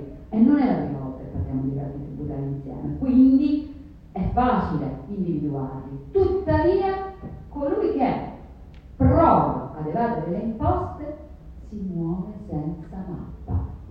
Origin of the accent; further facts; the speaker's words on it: Sicily, Italy; tornare in Sicilia, perché come sapete sono siciliana